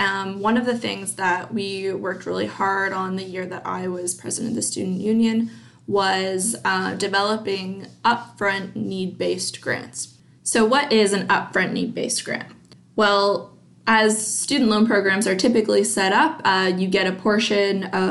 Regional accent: Saint John, New Brunswick, Canada; So I grew up in St. John, but moved to Fredericton to pursue a degree in political science.

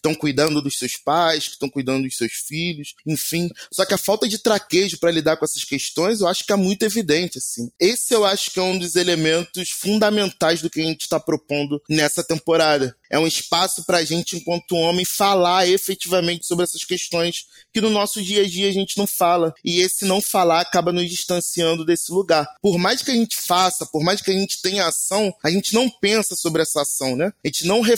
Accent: Rio de Janeiro, Brazil; Eu venho de Ramos, zona norte do Rio de Janeiro, moro próximo ali do Complexo do Alemão.

